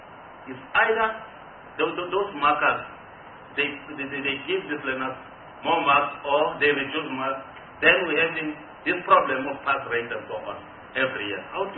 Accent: Mpumalanga, South Africa; I'm from Mpumalanga

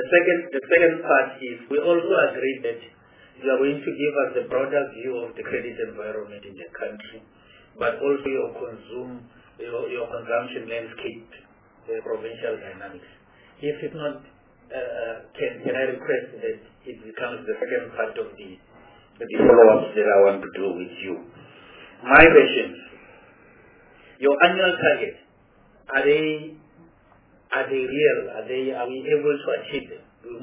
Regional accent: North West, South Africa; I was born and bred in Dau, and I appreciate that you went to Dau. I'm from the Northwest.

